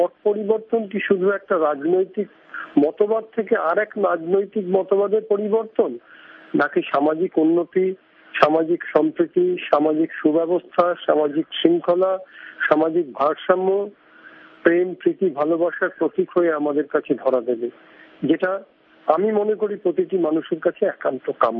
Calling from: Kolkata, West Bengal, India; আমি কলকাতার থেকে

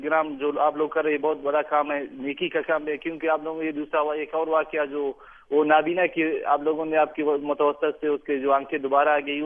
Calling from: Dalbandin, Balochistan, Pakistan; میں ڈسٹرکٹ چاہی دالبند سے بات کر رہا ہوں۔

